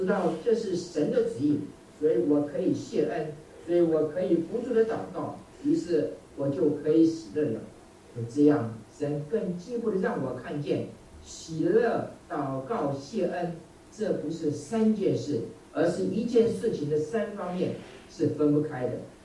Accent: Taiwan; 我是台湾来的，所以我用台湾的例子

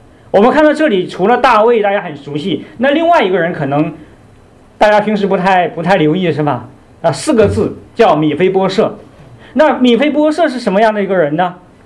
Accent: Northeast China, China; accent: Northeastern Mandarin; 就是用我们东北话来说，关系杠杠的是吧？

